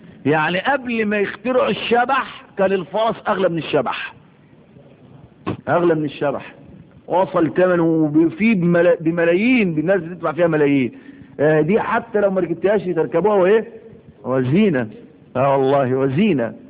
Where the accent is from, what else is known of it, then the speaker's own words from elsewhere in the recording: Egypt; عشان يركب عندنا في مصر هنا